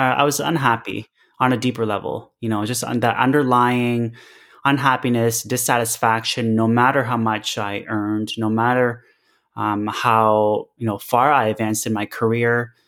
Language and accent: English; Ontario, Canada; I'm a mix of Thai, Laotian, and Chinese. I was born here, actually, just 2.5 hours outside of Toronto in a very small town. And yeah, I grew up in Canada.